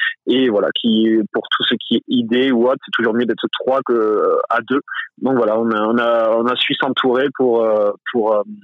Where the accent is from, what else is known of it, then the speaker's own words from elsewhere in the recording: Toulouse, Occitanie, France; surtout le sud-ouest, comme je viens de Toulouse.